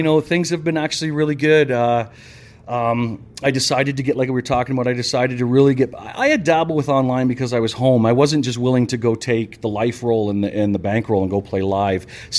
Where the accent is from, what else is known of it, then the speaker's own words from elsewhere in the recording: Brantford, Ontario, Canada; A friend of mine from my hometown growing up had moved to where I live now. He worked with my wife, wasn't my wife at the time, but he said to her, I got a buddy back in Brantford